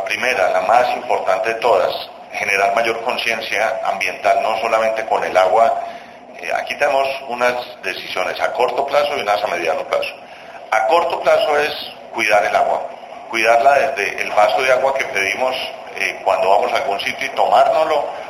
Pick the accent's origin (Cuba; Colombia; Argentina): Colombia; yo como colombiano, cómo contribuyo a disminuir la utilización de agua